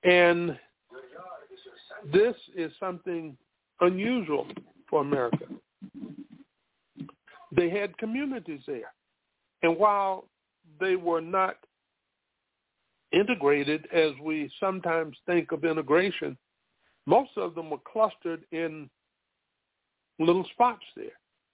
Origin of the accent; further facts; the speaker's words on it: Spartanburg, South Carolina, United States; And I find that in my hometown of Spartanburg, South Carolina, was one of the greatest units ever in World War One.